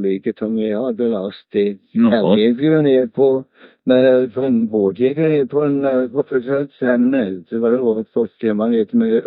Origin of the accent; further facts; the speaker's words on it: Västervik, Kalmar County, Sweden; jag är från Västervik.